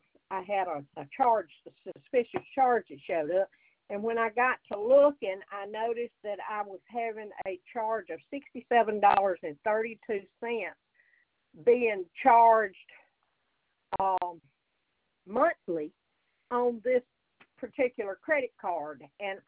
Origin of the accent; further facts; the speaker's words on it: Prentiss, Mississippi, United States; She is from my hometown of Prentice, which is about 45 miles from Laurel, and actually, Katie's mother and I went to school together.